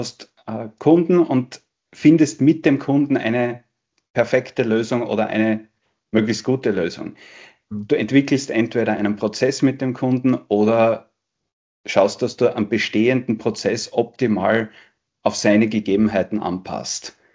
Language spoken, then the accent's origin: German; Styria, Austria; Ich komme aus der Steiermark. Ich habe in der Steiermark Tourismus gelernt